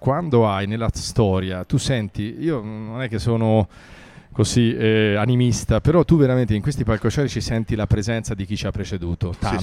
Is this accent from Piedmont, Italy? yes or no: no; Arezzo, Tuscany, Italy; io vengo da Arezzo, che è una città che ho scoperto che è il doppio di cittadini, ma sì, che io amo per motivi di nascita.